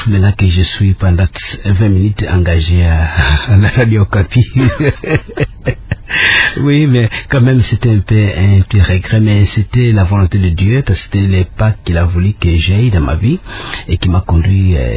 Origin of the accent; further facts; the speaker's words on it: Boma, Kongo Central, DR Congo; Oui, je suis né à Boma, mais j'ai fait les Bas-Congo presque dans les Mayombe. J'ai commencé la première année primaire à Kamilelo, c'est un petit village.